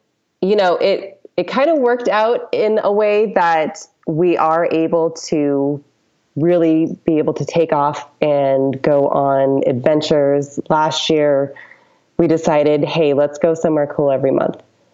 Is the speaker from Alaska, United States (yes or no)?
yes; Alaska, United States; born there; but I was born in Alaska, so there's lots of them.